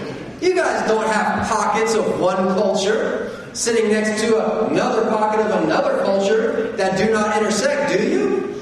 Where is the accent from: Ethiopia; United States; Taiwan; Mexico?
United States; Florida; I grew up in North Florida, about an hour south of the Florida-Georgia border, a small farm town boy.